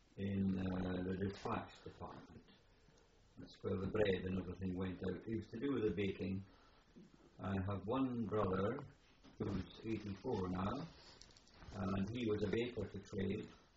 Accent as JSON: {"language": "English", "region": "Scotland", "country": "United Kingdom", "tie": "born there", "said": "I was born in Bertram, 1921, on the 9th of January."}